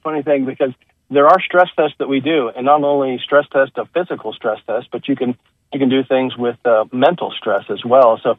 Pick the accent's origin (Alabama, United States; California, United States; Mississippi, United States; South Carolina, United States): Alabama, United States; Huntsville; I grew up here in Huntsville. I was born in Huntsville Hospital, went to Butler High School, always had an interest in medicine